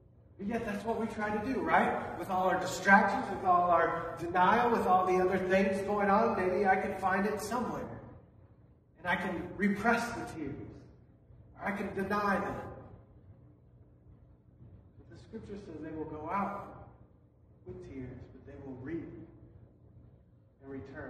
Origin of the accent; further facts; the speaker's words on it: Summit, Missouri, United States; I got to go for a walk yesterday back in my hometown, at least Summit, Missouri.